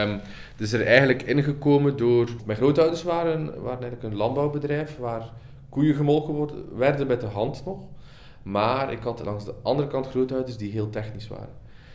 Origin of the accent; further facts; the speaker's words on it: Flanders, Belgium; now in Utrecht, Netherlands; Dat hoor je aan mijn taal. Ik ben een Vlaming, niet origineel geboren in Nederland. Maar ik ben sinds 2018 werkzaam op de faculteit diergeneeskunde Utrecht.